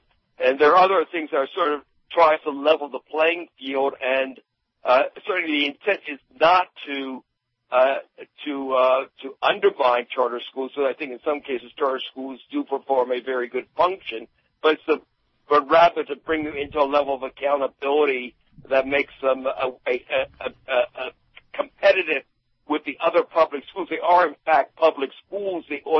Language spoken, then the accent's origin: English; Philadelphia, Pennsylvania, United States; I mean, I'm from Philadelphia. We have more charter schools than any other district in the state by far.